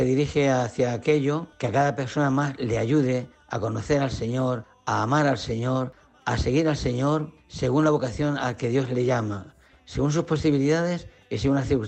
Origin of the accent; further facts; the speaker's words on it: Alcubillas, Castilla-La Mancha, Spain; Soy natural de Alcubillas.